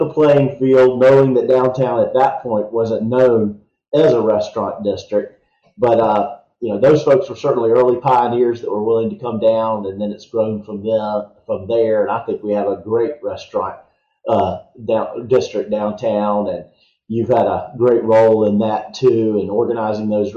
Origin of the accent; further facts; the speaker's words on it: Winston-Salem, North Carolina, United States; I grew up working downtown, which a lot of folks growing up in Winston-Salem didn't necessarily know where downtown was.